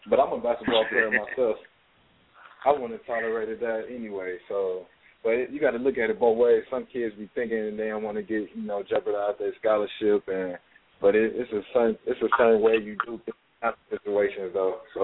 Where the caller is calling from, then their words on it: Cleveland, Ohio, United States; I'm calling from Huff, Cleveland, Ohio.